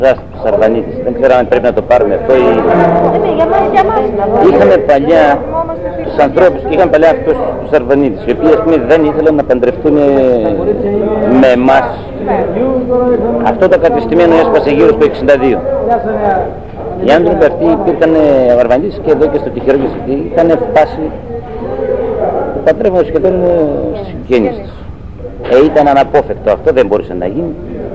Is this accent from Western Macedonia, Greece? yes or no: no; Eastern Macedonia and Thrace, Greece; Εμείς είμαστε γνήσιοι Θρακιώτες.